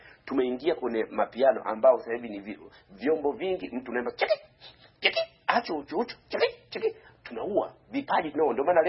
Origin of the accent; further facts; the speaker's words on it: Kigoma, Tanzania; Asili yetu mchiriku, mimi natoka Kigoma Kazura Mimba, mchiriku ndo asili ya muziki wetu.